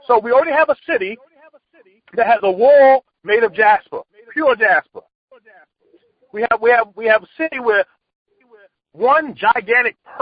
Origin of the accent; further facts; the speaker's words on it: New York, United States; growing up in New York, you know, people were going crazy over jewelry.